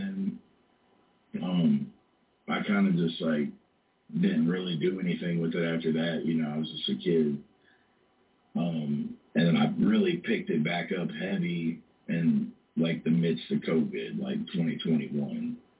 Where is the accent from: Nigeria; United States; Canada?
United States; Deltona, Florida; where I grew up in Deltona is primarily, like, Hispanic or black, like, white people were kind of the minority